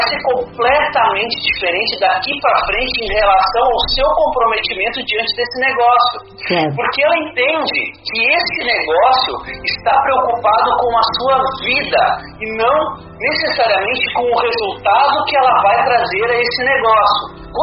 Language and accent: Portuguese; Brazil; como eu vim do Brasil, né, o Brasil ele tem um tamanho continental